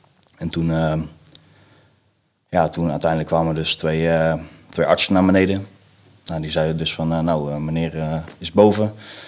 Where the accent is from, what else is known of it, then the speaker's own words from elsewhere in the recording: Veenendaal, Utrecht, Netherlands; 36 jaar. Ik kom uit Veenendaal, nou, broertje